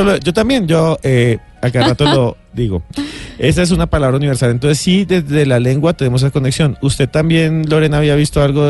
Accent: Colombia; Y entonces uno como colombiano llega y dice, me voy.

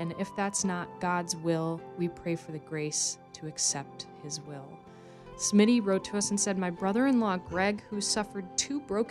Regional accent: Fond du Lac, Wisconsin, United States; Fond du Lac.

